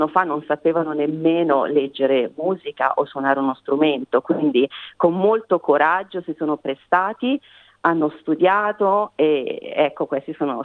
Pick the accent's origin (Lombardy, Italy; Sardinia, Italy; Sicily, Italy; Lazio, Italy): Lombardy, Italy; Albizzate; now in Sydney, Australia; io sono di Varese, sono cresciuta ad Albizzate